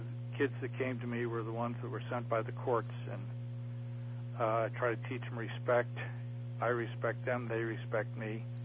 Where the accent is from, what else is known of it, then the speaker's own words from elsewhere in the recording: Chicago, Illinois, United States; Something I didn't have from growing up in Chicago.